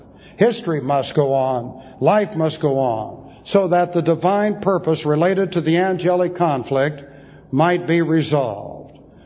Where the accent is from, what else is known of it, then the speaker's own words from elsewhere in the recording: Beverly Hills, California, United States; I had friends in the Ploesti raid with whom I grew up in Beverly Hills.